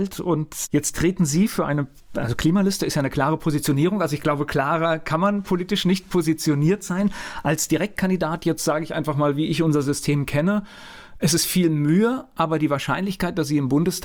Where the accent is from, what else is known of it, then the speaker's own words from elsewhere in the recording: Rhineland-Palatinate, Germany; Den Lennebergwald, ich kenne den, ich bin in der Gegend aufgewachsen